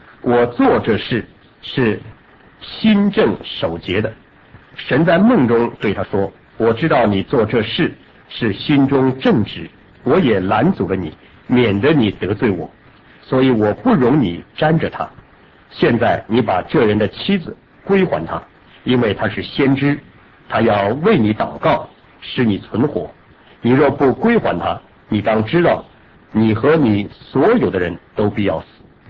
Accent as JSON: {"language": "Chinese", "country": "China", "lives_now": "United States", "said": "我们都是中国人"}